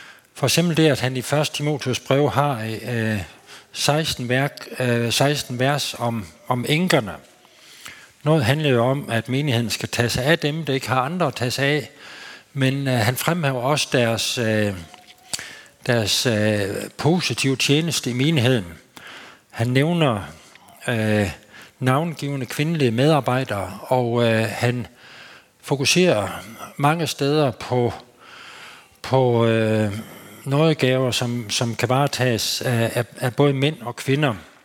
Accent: Sæding, Central Denmark Region, Denmark; der var der sådan en bibelvækkelse på min hjemegn i Sæding

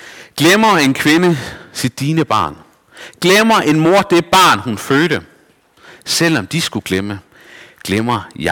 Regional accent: Esbjerg, Region of Southern Denmark, Denmark; Og så kommer jeg fra Esbjerg og er næsten lige fyldt 30 år.

